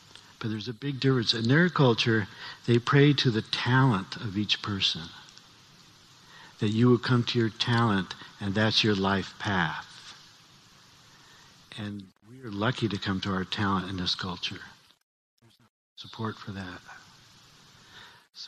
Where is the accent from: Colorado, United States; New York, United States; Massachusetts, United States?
Colorado, United States; Denver; Because I'm still American from Denver, Colorado.